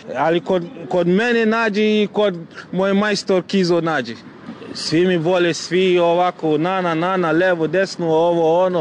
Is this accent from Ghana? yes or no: yes; Ghana; Serbian is a second language; now in Serbia; Ja sam iz Gane.